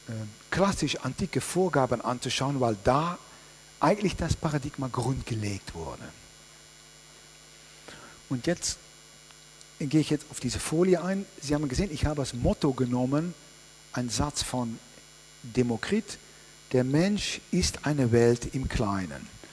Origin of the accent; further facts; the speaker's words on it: Netherlands; German is a second language; now in Freiburg, Germany; also ich komme ja aus den Niederlanden